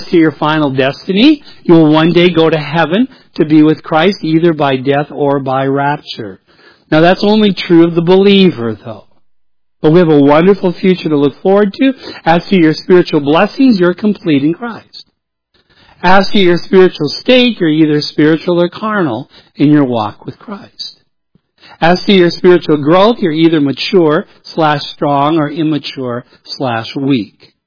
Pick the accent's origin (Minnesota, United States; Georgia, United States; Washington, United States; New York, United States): Minnesota, United States; Though I came from the Iron Range of Minnesota, who has their own form of grammar, per se.